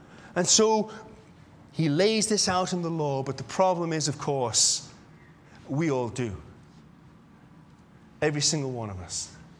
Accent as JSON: {"language": "English", "region": "England", "country": "United Kingdom", "said": "because I'm from England. You see, when we lived in England, then we lived out in the country in a little cottage"}